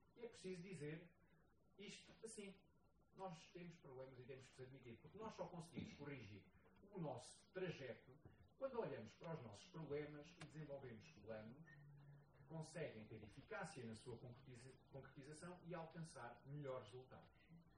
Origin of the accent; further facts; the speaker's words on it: Portugal; Quando estamos lá fora, somos portugueses, vindos de Portugal